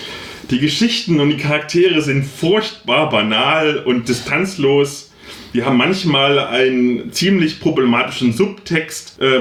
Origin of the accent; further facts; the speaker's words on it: Halle, Saxony-Anhalt, Germany; wo ich herkomme, in Halle aus dem Ghetto